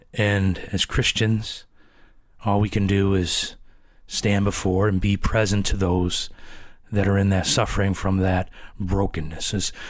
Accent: United States; I'm from the United States, and I know there's a variety of people from around the world that listen to this

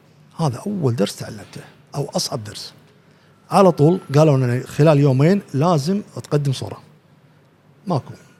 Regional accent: Kuwait; إحنا داشين عليهم ككويتيين وعرب

